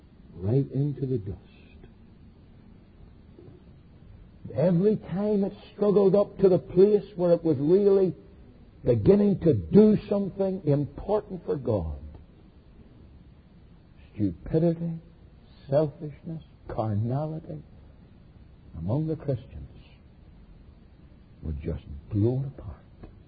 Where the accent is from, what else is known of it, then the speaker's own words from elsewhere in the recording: Northern Ireland, United Kingdom; I'm from a Northern Irish background. In fact, I'm not just from a Northern Irish background. I'm Northern Irish 100% of the way.